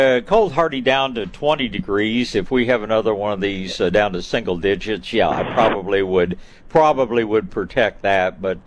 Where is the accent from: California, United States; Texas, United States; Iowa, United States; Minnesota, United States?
Texas, United States; Dallas; used to see a lot of them growing up in the Dallas area when I was going to school up in that part of the world.